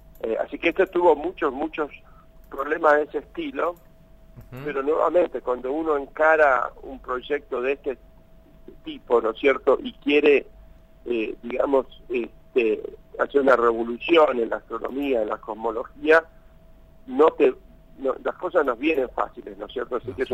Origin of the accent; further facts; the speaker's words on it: Buenos Aires, Argentina; Así que yo prácticamente me crié durante el año escolar en Buenos Aires y todas las vacaciones en la chacra, y yo pues conozco muy poco la Argentina.